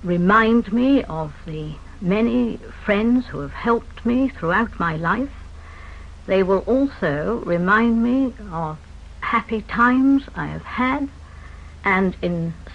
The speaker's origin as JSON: {"language": "English", "town": "Shaftesbury", "region": "South West England", "country": "United Kingdom", "said": "I come from Dorset, Shaftesbury in North Dorset, which stands 700 feet above sea level."}